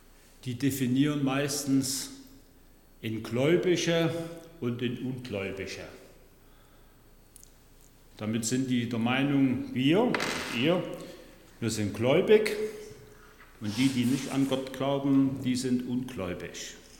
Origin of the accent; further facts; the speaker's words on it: Saxony, Germany; auch in meiner Heimat, in Sachsen, werden sehr viele Kartoffeln gegessen.